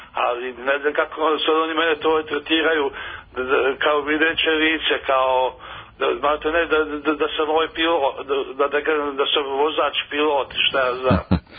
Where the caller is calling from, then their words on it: Mladenovac, Belgrade, Serbia; Ja sam iz Mladenovca